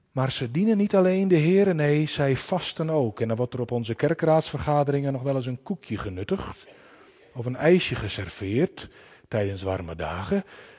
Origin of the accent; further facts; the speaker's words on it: Friesland, Netherlands; En ik ben opgegroeid in Friesland.